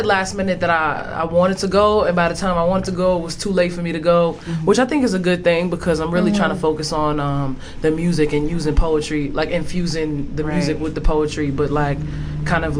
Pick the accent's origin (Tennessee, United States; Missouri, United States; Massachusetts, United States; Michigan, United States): Massachusetts, United States; Boston; I'm from Roxbury. Just like little hood kid, I don't know, rapper, poet.